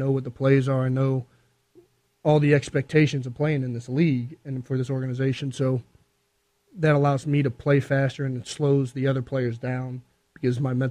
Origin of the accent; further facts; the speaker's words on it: Cleveland, Ohio, United States; You know, I'm from Cleveland.